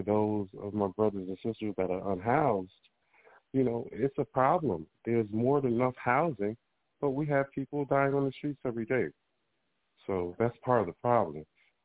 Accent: Chicago, Illinois, United States; I'm from Chicago.

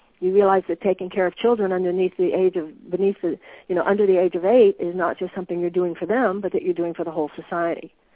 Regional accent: United States; I'm going to lead from a context of I'm an American, you're an American.

